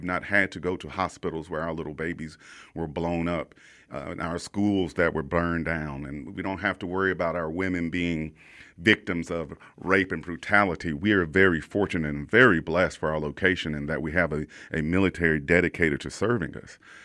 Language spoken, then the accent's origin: English; Hillsdale, United States; one of my best friends in all the world that I grew up with in Hillsdale, Desi King, retired as a major.